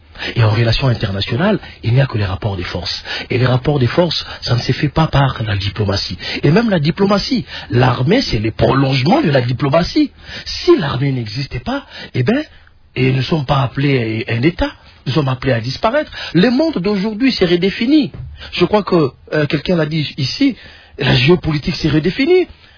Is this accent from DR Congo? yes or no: yes; DR Congo; Écoutez, il ne faudrait pas qu'on se leurre en tant que Congolais.